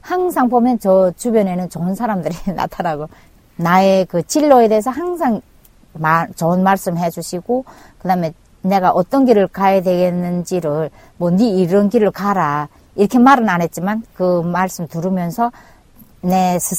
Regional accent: Hamhung, South Hamgyong, North Korea; now in Seoul, South Korea; 탈북을 해서 대한민국에 입국해서 지금은 그래도 나름대로 제가 그 대한민국에 잘 정착해서 결혼까지 하고

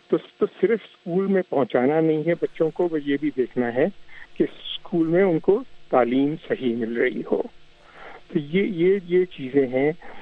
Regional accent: Karachi, Sindh, Pakistan; moved away as an adult; now in United States; میں میرا تعلق کراچی سے ہے، میں 20 سال کا تھا جب میں ادھر آیا امریکہ میں

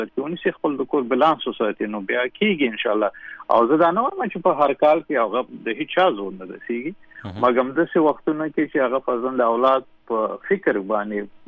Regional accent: Afghanistan; چې تاسو د کوم ځای یې نو اوله خبره دا چې د افغانستان یم جامعه پختنه جوه پختنه کلتور پختون

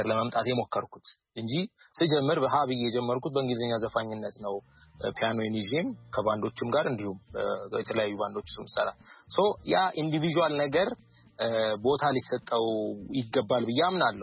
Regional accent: Addis Ababa, Ethiopia; ሳድግ የበላው የጠጣ ያደግኩት ይሄንን ኢንቫይሮንመንት ነው ይሄንን ምልከታ ነው ይሄንን ፒያሳ ውስጥ የሆነ አይደንቲቲ እኔ ላይ የተሰራ ነው።

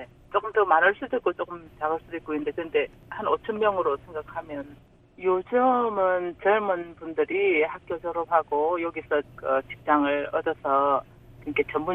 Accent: Busan, South Korea; now in Oklahoma, United States; 그냥 한국의 바쁜 거리랑 제가 부산에 살았으니까 불편한 것도 많았고 그랬는데 지금은 괜찮습니다

